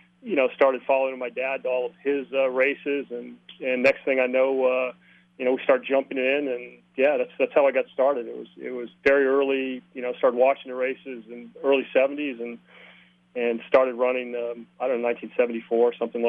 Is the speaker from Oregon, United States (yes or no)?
no; Oakland, California, United States; I think the Bay Area, San Francisco Bay Area, and I grew up in Oakland, California